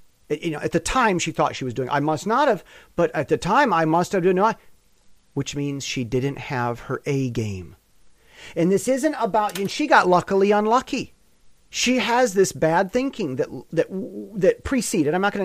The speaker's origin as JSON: {"language": "English", "country": "United States", "lives_now": "Taiwan", "said": "As an American who's lived in Taiwan 10 years"}